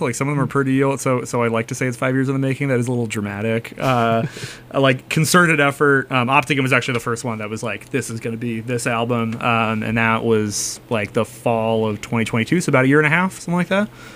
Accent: Avon, Massachusetts, United States; Massachusetts. I'm from Avon.

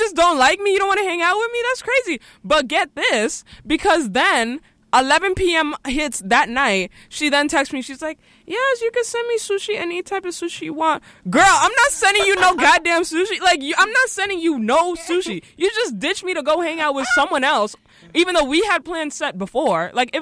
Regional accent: Miami, Florida, United States; I got on a boat because I'm from Miami.

